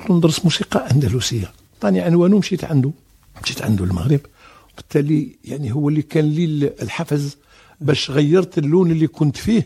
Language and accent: Arabic; Ouled Aich, Blida Province, Algeria; born there; أنا مسقط رأسي ولدي عيش. ولدي عيش هي دائرة من دوائر البلدة، وعندي عائلة كبيرة في البليدة وفي الغرب، يعني في مسغانم، في شلف، في كذا. … دي منتشرة في حصة في الغرب